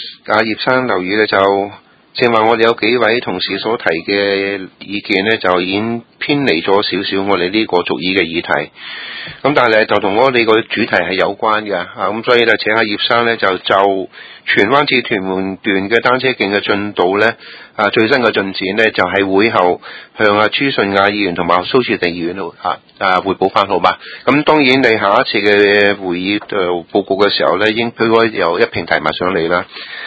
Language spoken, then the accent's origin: Cantonese; China; 咁作為我哋中國人有一個咧叫生存嘅哲理咧